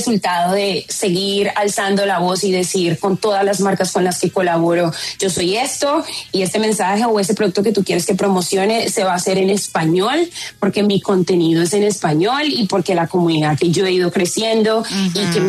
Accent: Colombia; cuando yo hablo inglés, se escucha mi acento, de inmediato me preguntan de dónde soy. Digo, soy colombiana, represento a las mujeres afro-latinas, a las afro-colombianas

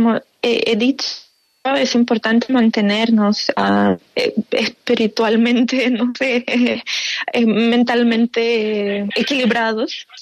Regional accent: Ukraine; pero nosotros, Ucrania, no tiene nada que ver con esto. No somos un territorio ruso para que se pueda, alcanzar algún meta político aquí en este país.

